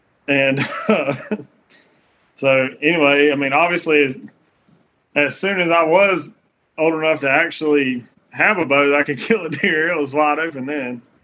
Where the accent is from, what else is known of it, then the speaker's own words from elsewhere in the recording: Georgia, United States; Sure. So I'm from Middle Georgia. It's funny, like my dad actually grew up in like Central Florida and moved to Georgia to deer hunt.